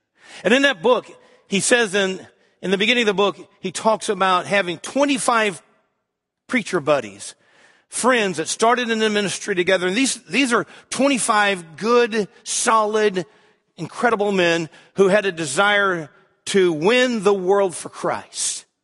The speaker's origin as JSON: {"language": "English", "town": "St. Louis", "region": "Missouri", "country": "United States", "tie": "born or raised there", "said": "We knew it was a little city that was west of St. Louis County, and I grew up in St. Louis, but I hadn't been there for years because I'd been pastoring."}